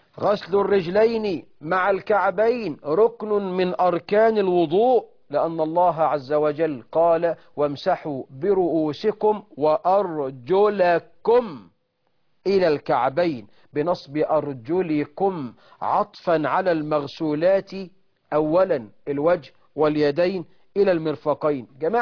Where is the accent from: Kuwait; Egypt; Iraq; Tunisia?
Egypt; والعامة عندنا في مصر يسموه بز الرجل